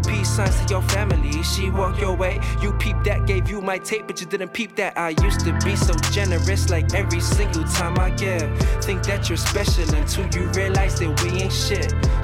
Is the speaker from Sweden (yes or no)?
no; Avondale, Auckland, New Zealand; So I'm from originally from Avondale, and we're right here in the heart of Tutarangi.